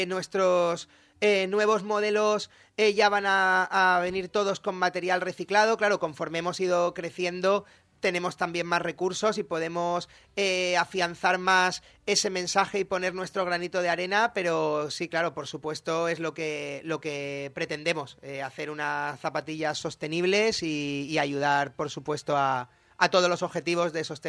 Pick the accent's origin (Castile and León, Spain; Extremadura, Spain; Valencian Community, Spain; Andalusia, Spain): Valencian Community, Spain; Alicante; como alicantinos que somos, todos nuestros productos, proveedores, fábricas, es todo alicantino, o sea que más que Made in Spain es Made in Alicante